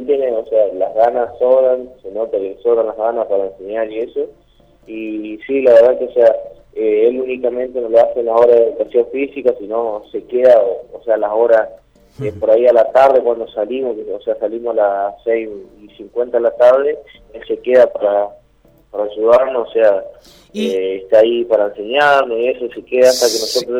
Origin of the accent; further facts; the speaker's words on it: La Vanguardia, Argentina; yo soy de La Sarita, un pueblito todavía un poquito más al norte.